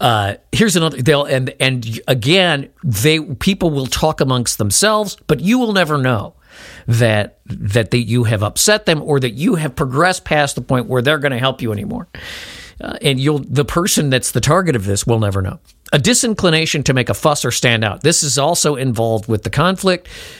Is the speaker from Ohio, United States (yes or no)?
no; Chicago, Illinois, United States; I worked in New York City, I came from Chicago.